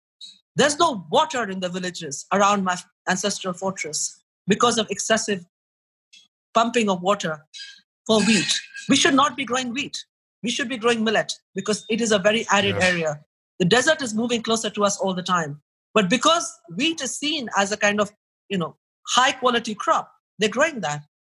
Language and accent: English; India; I'm an Indian housewife, so this is one thing you always know. In the bazaar, my mother would always roam around and say, you know, keep an eye out and see what there's a glut of.